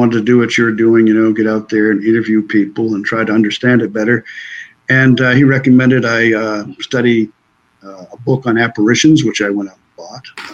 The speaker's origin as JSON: {"language": "English", "region": "Maine", "country": "United States", "said": "I'm originally from Maine. I'm a true maniac, see."}